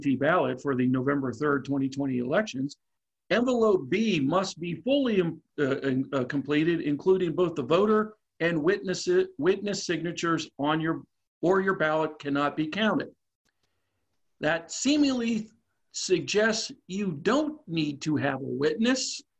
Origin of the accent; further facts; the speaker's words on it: Pennsylvania, United States; My home state of Pennsylvania, much like Virginia, require you that when you vote by mail